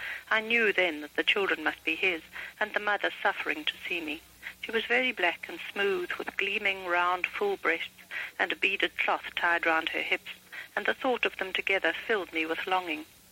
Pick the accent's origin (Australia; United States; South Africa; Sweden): South Africa; Well, I think any country that one grows up in, however strange and odd, which South Africa certainly was in many aspects, seems at the time to be normal to one